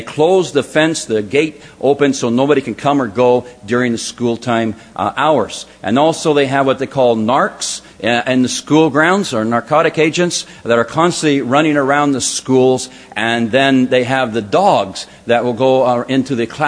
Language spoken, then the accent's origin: English; Los Angeles, California, United States; Most of you may know that we come from Southern California, a little place called Los Angeles, better known as L.A., if you'd like.